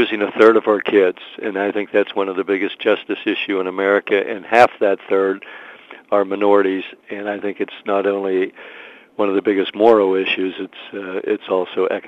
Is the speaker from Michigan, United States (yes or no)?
no; Pittsburgh, Pennsylvania, United States; When I grew up in Pittsburgh as a kid, if you dropped out, you could get a great job if you wanted to work hard in the steel mills.